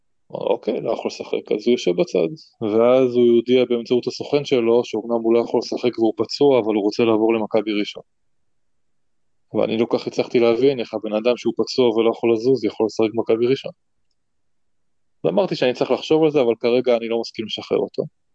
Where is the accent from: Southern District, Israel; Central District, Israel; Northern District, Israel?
Southern District, Israel; Ashdod; עכשיו, אני בסוף אשדודי, ויש לי קצת בעיה של שליטה בכעסים